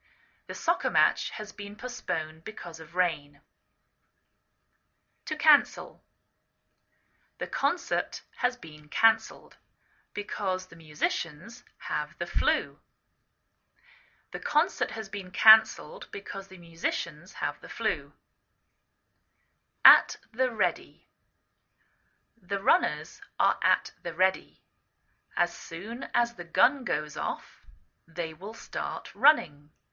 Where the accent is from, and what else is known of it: England, United Kingdom; now in United States